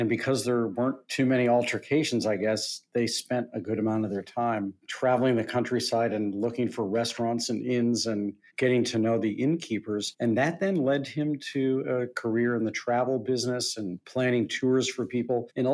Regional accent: St. Louis, Missouri, United States; You know, growing up in St. Louis, where, you know, this was a time before anyone had ever heard of things like arugula and extra virgin olive oil and balsamic vinegar.

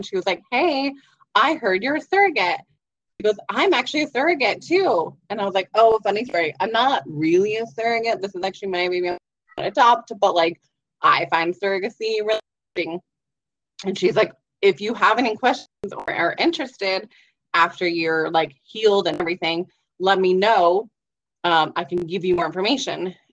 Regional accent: Seattle, Washington, United States; now in Boise, United States; and I'm from Seattle, but I now live in Boise.

